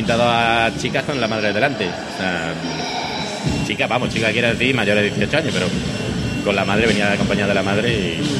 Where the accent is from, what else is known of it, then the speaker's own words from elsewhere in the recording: Badajoz, Extremadura, Spain; Sí, venimos de Badajoz.